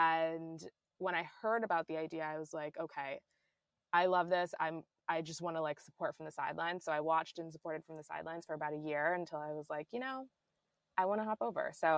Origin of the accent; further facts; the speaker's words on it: Washington, District of Columbia, United States; now in New York, United States; I'm from New York, or I'm not from New York. I'm from DC, but I live in New York.